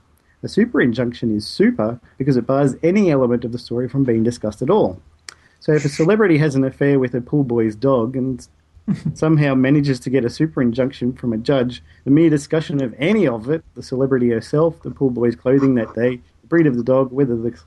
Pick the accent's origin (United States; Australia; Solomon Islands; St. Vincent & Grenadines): Australia; Taree, New South Wales; I'm from Taree originally, so I've been up through there a lot of times.